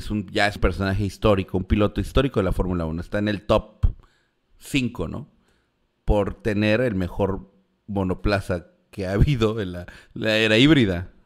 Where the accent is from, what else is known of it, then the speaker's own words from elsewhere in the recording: Tizapán, Mexico; accent: Mexican; Pero yo lo digo así con mi acento mexa